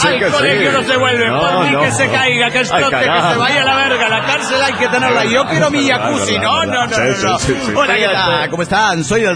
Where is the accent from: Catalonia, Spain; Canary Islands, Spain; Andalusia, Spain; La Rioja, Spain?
Catalonia, Spain; Barcelona; Soy el culé de Barcelona, España.